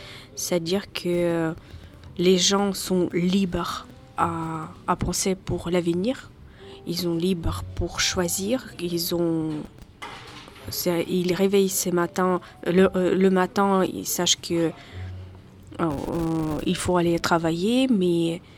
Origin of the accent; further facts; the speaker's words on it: Dnipropetrovsk Oblast, Ukraine; French is a second language; Et après, ensuite, je suis allée dans ma ville natale. Et c'est ville natale aussi de président Zelensky et qui s'est située à peu près 60 km de la ligne de front.